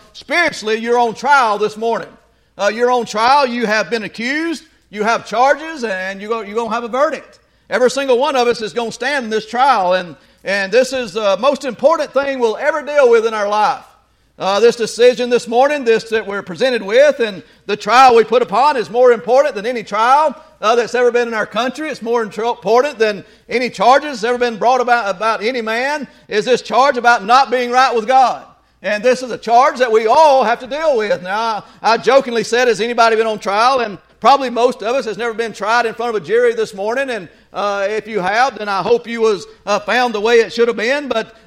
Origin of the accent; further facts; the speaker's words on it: the South, United States; And on top of that, we was born in the South and raised in the Bible Belt, and what a better place.